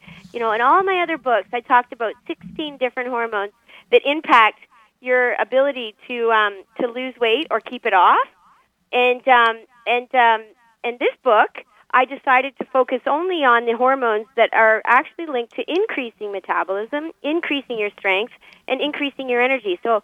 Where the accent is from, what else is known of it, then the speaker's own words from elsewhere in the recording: Canada; also born or lived in Spain; I was born in Spain, and then I moved to Canada just when I was abou